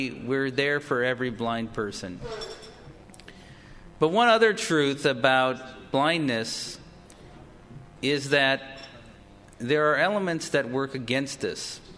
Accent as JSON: {"language": "English", "town": "Milwaukee", "region": "Wisconsin", "country": "United States", "tie": "born or raised there", "said": "You already heard that I grew up in Milwaukee, and I was diagnosed with glaucoma at age 5."}